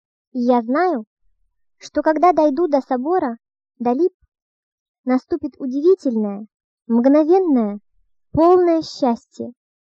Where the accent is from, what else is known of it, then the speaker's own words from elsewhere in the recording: Uglich, Yaroslavl Oblast, Russia; moved away; И с тех пор, как мы уехали из Углича, прошло 32 года. В прошлом году я решила поехать в Углич и обязательно наяву дойти до собора, до школы, до того трепетного счастья, которое столько лет снилось.